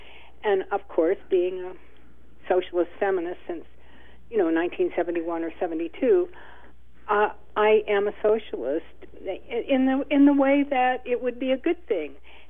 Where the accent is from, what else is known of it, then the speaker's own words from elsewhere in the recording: Ohio, United States; like in my hometown, it's been turned into a ghost town. It was a heavily industrialized town, and now in Ohio, and now it's the Rust Belt.